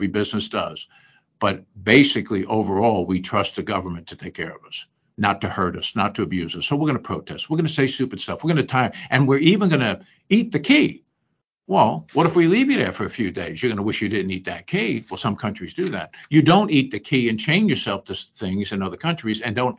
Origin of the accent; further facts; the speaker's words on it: United States; And I always find it so fascinating being an American.